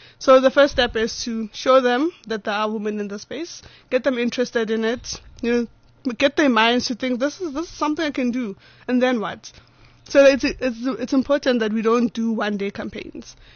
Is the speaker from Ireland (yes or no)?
no; Pretoria, Gauteng, South Africa; I think I grew up in Pretoria, at Ridgeville.